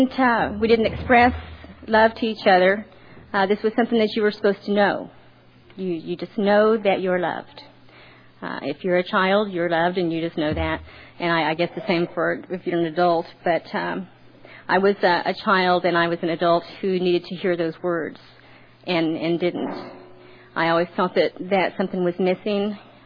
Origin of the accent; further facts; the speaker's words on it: Belton, Missouri, United States; I grew up in Kansas City, Missouri, in a little town called Belton, which is just south of the city.